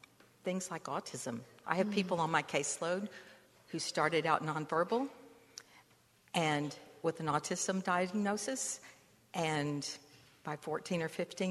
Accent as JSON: {"language": "English", "town": "Dallas", "region": "Texas", "country": "United States", "said": "I'm from Dallas."}